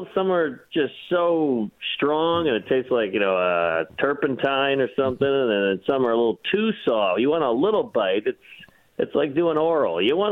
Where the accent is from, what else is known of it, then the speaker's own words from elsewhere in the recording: New Orleans, Louisiana, United States; Yeah, I'm from New Orleans, so, getting a DUI there is like getting a bar mitzvah.